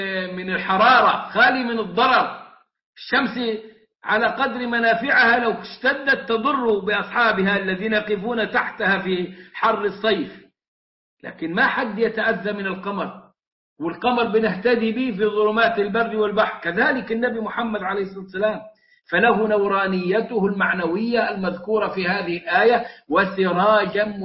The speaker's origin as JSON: {"language": "Arabic", "country": "Egypt", "said": "عندنا كمصريين يجامل بعضنا بعضا بلفظ النور هذا"}